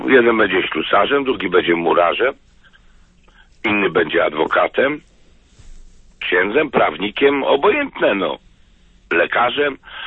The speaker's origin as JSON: {"language": "Polish", "region": "southern Poland", "country": "Poland", "said": "Akurat ja pochodzę z rodziny mocno katolickiej, z południa Polski."}